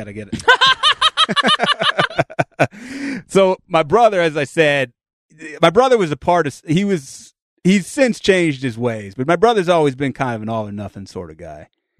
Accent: Northeast, United States; I grew up in the Northeast, big hockey.

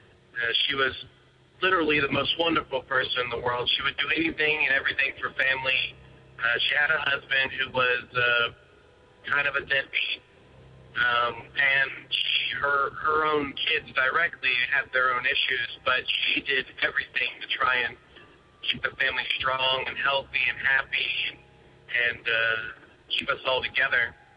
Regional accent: the South, United States; I was very sheltered growing up in the South.

